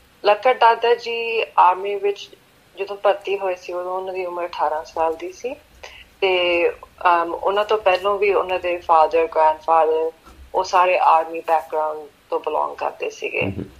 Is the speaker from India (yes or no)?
no; Sydney, New South Wales, Australia; ਤੇ ਮੈਂ ਸਿਡਨੀ ਦੀ ਜੰਮਪਲ ਹਾਂ। ਮੁੱਢ ਤੋਂ ਅਸੀਂ ਪਿੰਡ ਮੁੱਛਲ ਜ਼ਿਲ੍ਹਾ ਅੰਮ੍ਰਿਤਸਰ ਤੋਂ ਹੈਗੇ ਹਾਂ